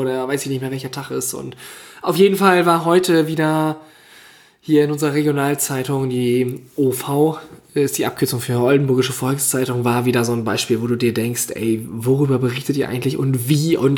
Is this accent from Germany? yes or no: yes; Vechta, Lower Saxony, Germany; Ich komme ja hier aus Vechta, wie du weißt, weil du auch hierher kommst. Ich bin jetzt umgezogen innerhalb von Vechta, habe jetzt hier eine schöne neue Wohnung